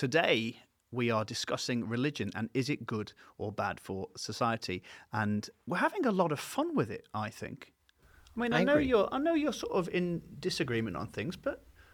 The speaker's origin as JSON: {"language": "English", "region": "England", "country": "United Kingdom", "said": "Lots of things, as an Englishman, that I agree with Alex on, and other things that I wouldn't."}